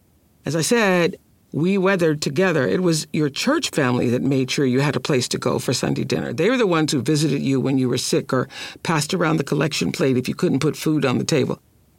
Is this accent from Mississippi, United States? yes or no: yes; Kosciusko, Mississippi, United States; makes me think of growing up in Kosciuszko, Mississippi, and how the church was the central point of our life.